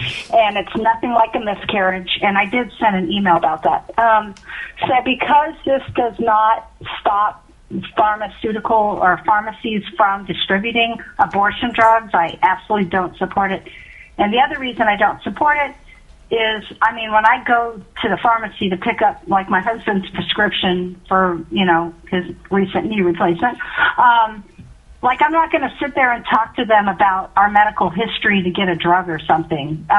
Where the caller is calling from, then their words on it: Alaska, United States; I'm calling from the Nano, Alaska